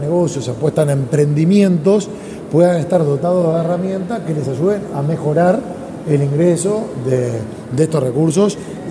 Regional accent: Uruguay; Primero, como uruguayo

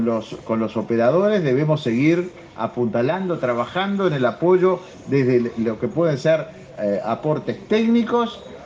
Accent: Uruguay; somos pocos los uruguayos

